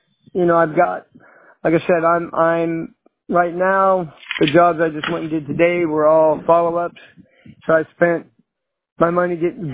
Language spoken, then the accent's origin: English; Sacramento, California, United States; Oh, that's where I came from. I came from Northern California, though.